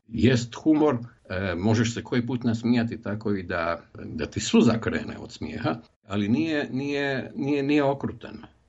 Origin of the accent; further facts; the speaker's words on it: Zagreb, City of Zagreb, Croatia; ja sam najveći dio djetinjstva rastao u Dubravi u Zagrebu